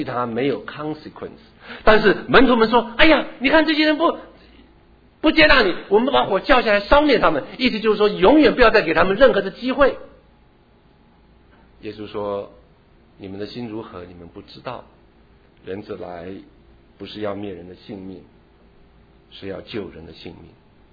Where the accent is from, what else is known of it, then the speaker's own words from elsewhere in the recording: Taitung, Taitung County, Taiwan; 我从小在台东长大，台湾台东长大的哈。我虽然不是生成一个农家的子弟，但是我住的环境，从小的环境周围都是农家，要不就是稻田，要不就是甘蔗田，